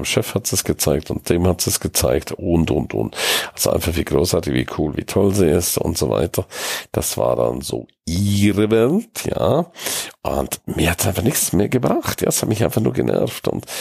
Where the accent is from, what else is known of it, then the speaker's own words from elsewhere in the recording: St. Moritz, Graubünden, Switzerland; Ich bin in St. Moritz, in meiner Heimat.